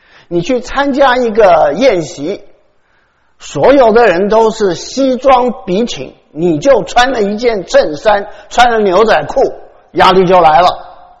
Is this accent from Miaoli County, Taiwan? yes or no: no; Taichung, Taiwan; 我在台湾长大的，那我长大的那个地方呢是台中的大肚山。